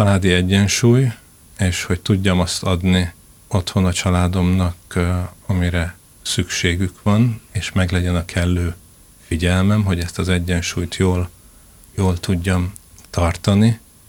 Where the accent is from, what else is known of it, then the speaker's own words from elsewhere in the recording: Budapest, Hungary; Hát én otthon Budapesten vagyok, és ez az érzés az erősen megérkezett hozzám az elmúlt években, hogy micsoda ajándék az, hogyha ott élhetek felnőttként, ahol születtem, és ahol a gyökereim vannak